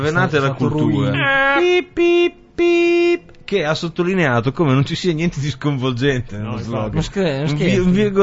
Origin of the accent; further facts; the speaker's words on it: Faenza, Emilia-Romagna, Italy; born there; E io sono nato a Faenza.